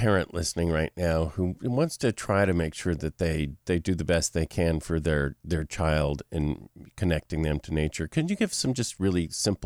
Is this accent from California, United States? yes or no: yes; Los Angeles, California, United States; I grew up in Los Angeles, and I remember at about seven or eight, getting out of the car and seeing the night sky truly for the first time.